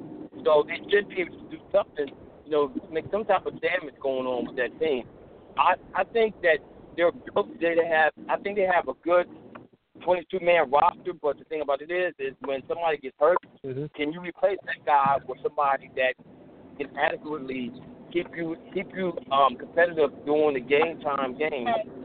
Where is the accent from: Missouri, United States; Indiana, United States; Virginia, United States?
Missouri, United States; I'm from Missouri, the show me state.